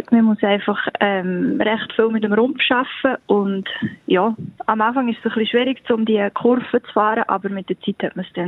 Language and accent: German; Gretzenbach, Solothurn, Switzerland; Wir haben bei uns im Dorf, wo ich aufgewachsen bin, einen Verein gehabt, der Einradclub Grätzenbach. Und die sind immer bei mir im Dorf, beim Haus durchgefahren.